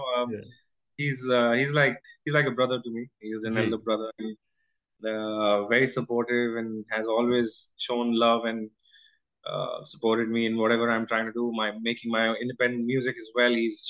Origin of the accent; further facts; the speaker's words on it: Prayagraj, Uttar Pradesh, India; I'm from Prayagraj. That is, earlier it was known as Allahabad. And it's in UP, Uttar Pradesh.